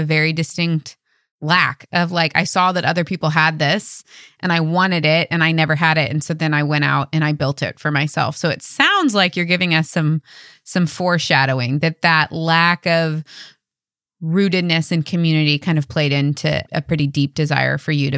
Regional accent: Midwest, United States; when I was growing up in the Midwest. For us, it was frozen custard.

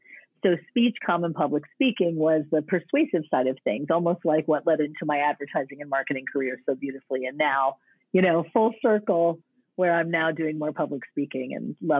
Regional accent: New Jersey, United States; happened to be in New Jersey, which is my home state.

